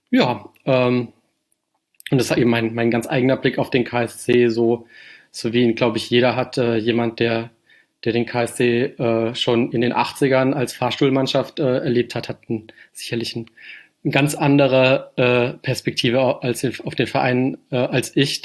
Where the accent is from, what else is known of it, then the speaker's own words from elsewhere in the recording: Karlsruhe, Baden-Württemberg, Germany; now in Berlin, Germany; als KSC-Fan bin ich aus Karlsruhe. Ich wohne zwar nicht mehr in Karlsruhe, wohne mittlerweile in Berlin, wo es mich dann vom Studium her irgendwann hin verschlagen hat. Aber ich bin in den, ja, Mitte der 80er geboren